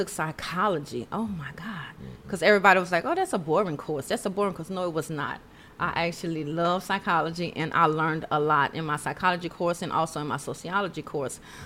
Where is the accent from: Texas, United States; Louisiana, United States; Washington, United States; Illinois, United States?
Louisiana, United States; Yes, yeah, it actually is. So I'm from Louisiana.